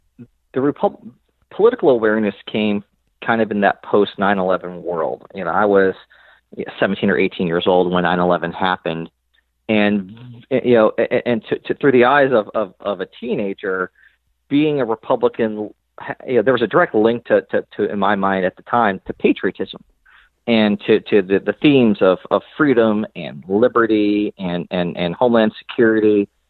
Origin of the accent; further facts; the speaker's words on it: New York, United States; also born or lived in San Diego, United States; I always respond, well, I grew up in San Diego and I was raised in upstate New York.